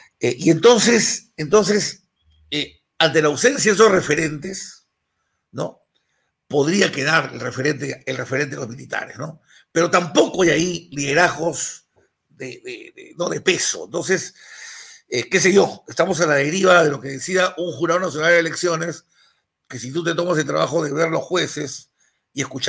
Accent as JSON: {"language": "Spanish", "country": "Peru", "said": "Los peruanos no somos un país rico, para empezar."}